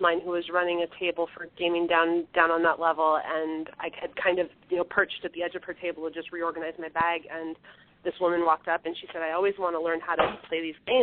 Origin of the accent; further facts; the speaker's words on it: New York City, New York, United States; I'm from New York City